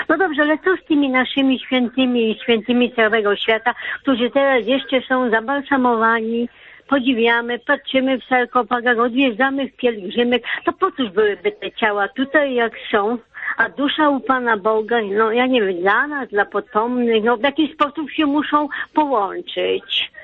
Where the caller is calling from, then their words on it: Subcarpathian Voivodeship, Poland; Ja z Podkarpacia.